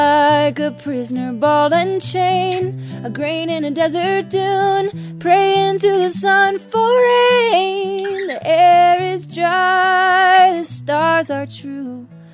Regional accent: Minnesota, United States; I'm from Minnesota, so yeah, fruit falling from the trees is just

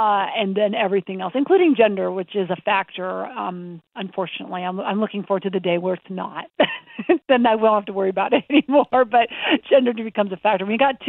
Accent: Montana, United States; I grew up in Montana.

